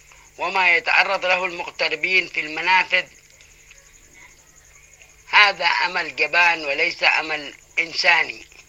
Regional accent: Yemen; نحن يمنيين ونحن أهل الإيمان والحكمة

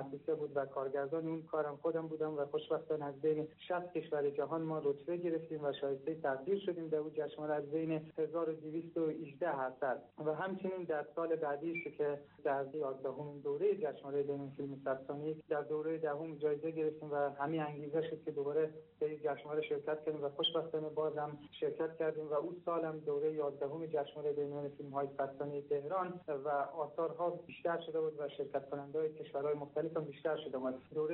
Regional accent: Mashhad, Razavi Khorasan, Iran; born there; فیلمساز مهاجر افغانستانی ساکن ایران. من متولد 1374 هستم و در شهر مشهد به دنیا اومدم.

